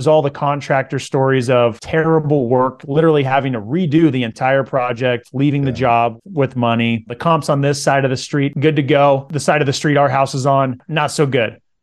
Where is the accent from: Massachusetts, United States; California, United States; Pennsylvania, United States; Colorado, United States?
California, United States; So I grew up in Central California where houses are $200,000-$300,000 as median price points.